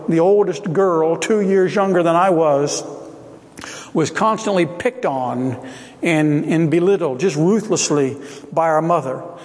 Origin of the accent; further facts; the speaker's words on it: Fort Campbell, Kentucky, United States; born there; also born or lived in Germany; shortly after I was born in Fort Campbell, we shipped out to West Germany